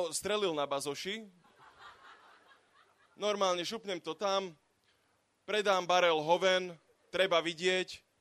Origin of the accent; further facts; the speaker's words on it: Komárno, Nitra Region, Slovakia; also born or lived in Brno; now in Zvolen, Slovakia; som z Komárna, ale býval som donedávna v Brne. A asi... No, však počkaj. Asi pred rokom som sa presťahoval do Zvolena.